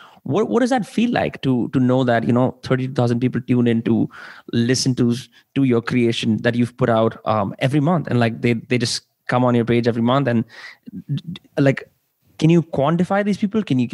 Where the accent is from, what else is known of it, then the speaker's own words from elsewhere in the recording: India; it's a sense of pride for me as an Indian to say this, that this music is being made by someone who looks like me.